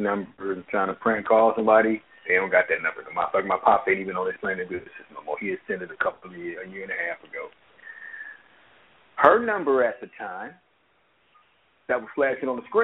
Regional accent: Detroit, Michigan, United States; moved away; also born or lived in Texas; I'm born and raised in Detroit, but I've been gone from Detroit.

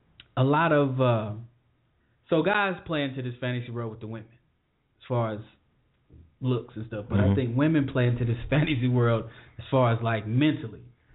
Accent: Indianapolis, Indiana, United States; moved away; Because I'm from Indianapolis. Back then, when I left, that wasn't popular.

